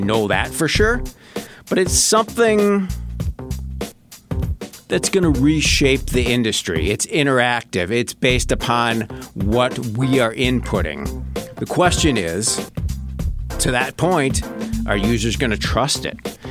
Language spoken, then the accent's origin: English; Milwaukee, Wisconsin, United States; born and raised in Milwaukee.